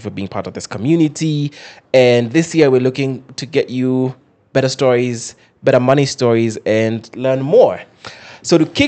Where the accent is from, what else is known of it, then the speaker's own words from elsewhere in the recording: Western, Kenya; I had an uncle who, he'd come in from the States, and every time he'd go to, we're from Western, every time we'd go